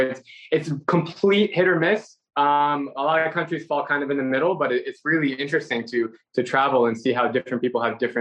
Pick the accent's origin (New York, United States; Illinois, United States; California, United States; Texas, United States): Texas, United States; Dallas; born there; I was born in Dallas.